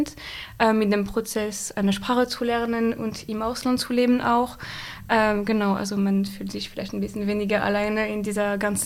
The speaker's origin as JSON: {"language": "German", "country": "France", "second_language": "German", "said": "Ich komme aus Frankreich. Ich bin gerade Erasmus-Studentin an der RUB und ich studiere Germanistik."}